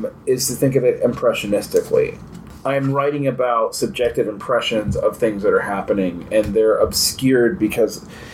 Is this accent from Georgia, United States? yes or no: yes; Georgia, United States; I mean, like, I knew a whole lot of people, because I'm from Central Georgia, that was their way out.